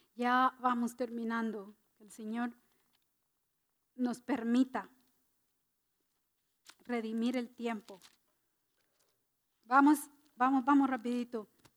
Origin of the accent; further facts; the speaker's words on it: Guatemala; yo que vengo de Guatemala y mi esposo que viene de Guatemala